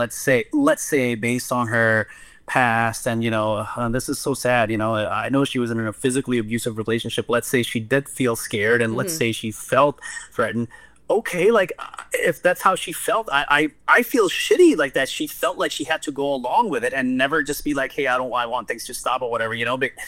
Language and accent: English; New York, United States; I am from New York, and where the F would I do forensic work?